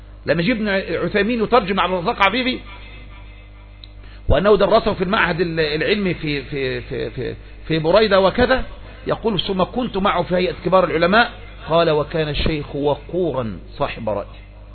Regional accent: Egypt; احنا مصريين

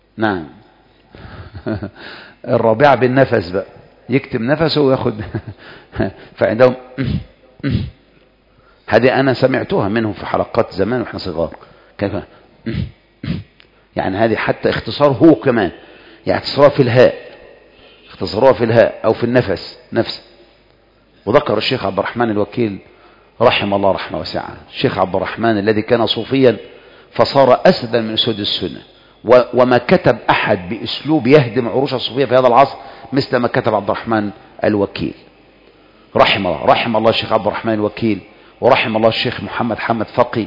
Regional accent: Egypt; انه عندنا في مصر عندنا اللي من الشين

